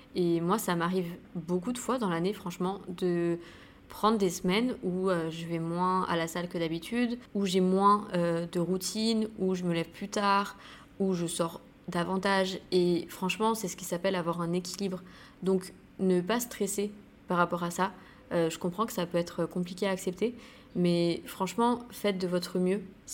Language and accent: French; St. Barthélemy; retourner à Saint-Barth, c'est là d'où je viens, c'est là où j'ai grandi, où j'ai ma famille, où j'ai mes potes d'enfance. C'est vraiment un endroit où je me sens bien, où je me sens chez moi